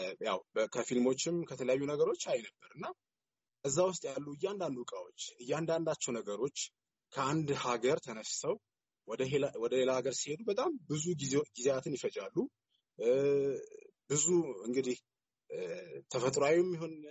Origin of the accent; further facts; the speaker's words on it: Wolkite, Southern Nations, Nationalities, and Peoples' Region, Ethiopia; ተወልጄ ያደግኩት ወልቂጤ ከተማ ነው፣ ጉራጌ ዞን ውስጥ ነው።